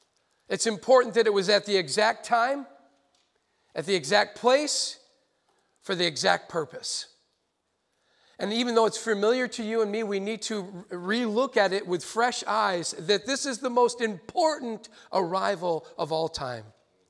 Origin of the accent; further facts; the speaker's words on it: Rome, New York, United States; I'd have to go back to Rome, New York. That's my hometown.